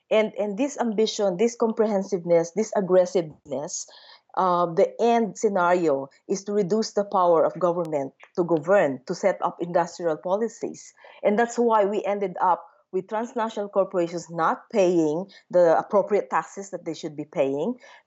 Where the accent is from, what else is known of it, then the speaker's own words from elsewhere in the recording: Philippines; I'm from the Philippines originally, and in my country, we have an experience as well of winning some of those cases.